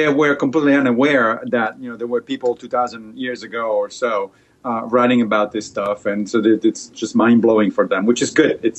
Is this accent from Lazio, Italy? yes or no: yes; Rome, Lazio, Italy; also born or lived in Liberia; So I grew up in Italy, in Rome, but I actually was born in Liberia, which is on the western side of Africa.